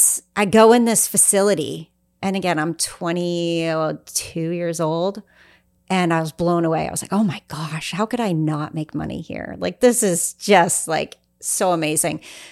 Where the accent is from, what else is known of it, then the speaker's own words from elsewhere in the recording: Missouri, United States; It's now called Truman State University. Oh, yeah. I'm from Missouri.